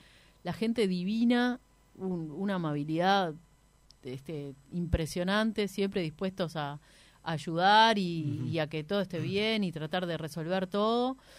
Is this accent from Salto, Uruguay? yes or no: no; Montevideo, Uruguay; Que capaz que como montevideanos estamos... Medio que no nos enteramos